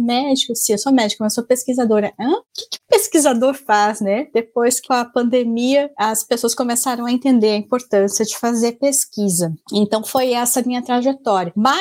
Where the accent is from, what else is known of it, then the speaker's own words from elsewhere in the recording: Rio Grande do Sul, Brazil; now in São Paulo, Brazil; eu me mudei do Rio Grande do Sul, eu sou gaúcha originalmente, para São Paulo